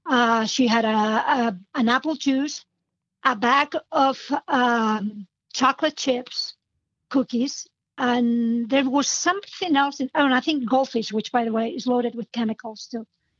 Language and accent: English; Barcelona, Catalonia, Spain; So I grew up in Barcelona, Spain, where food really matters to us, where we have healthy foods.